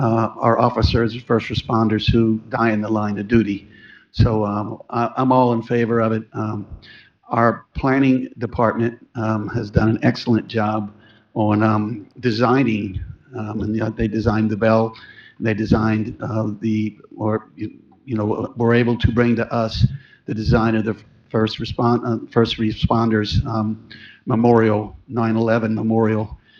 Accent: Mount Pleasant, United States; 1690 Greystone Boulevard. I completely agree with Chief. I was born and raised here in Mount Pleasant, and the incident happened just right down the street from my house.

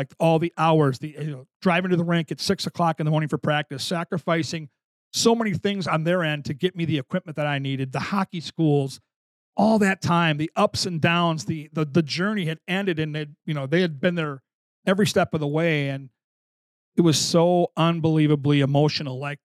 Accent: Burnsville, Minnesota, United States; my mom and dad, who are still living in the same house I grew up in Burnsville right now, they're in their mid-80s.

